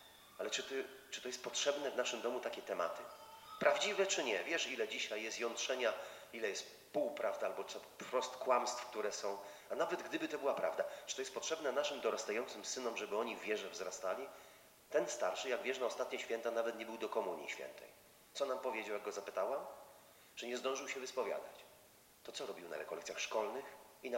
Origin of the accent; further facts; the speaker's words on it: Krynica-Zdrój, Lesser Poland, Poland; jestem osobą wierzącą, nie życzę sobie na taki temat. Jak wiecie, pochodzę z Krynicy, Zdroju, Krynicy Górskiej.